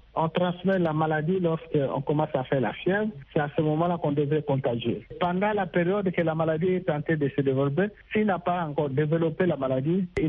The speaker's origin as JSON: {"language": "French", "country": "DR Congo", "said": "chez nous en République démocratique du Congo"}